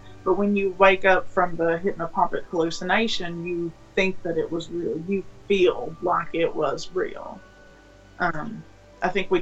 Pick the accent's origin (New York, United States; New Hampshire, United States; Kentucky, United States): Kentucky, United States; And I'm from Kentucky, and I love everything morbid.